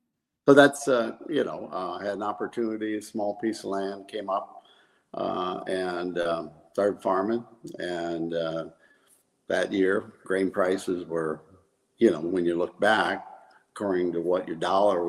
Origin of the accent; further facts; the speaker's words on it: Seneca, Iowa, United States; Well, I am from North Central Iowa. Address is Fenton, but I claim a town or a city called Seneca, and we live in the suburbs of Seneca, about 2 miles out.